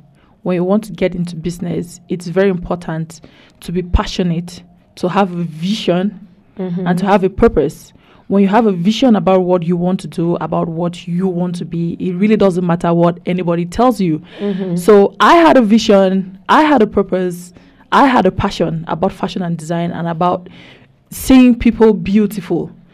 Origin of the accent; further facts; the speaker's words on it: Bamenda, Northwest Region, Cameroon; And I'm from Bamenda.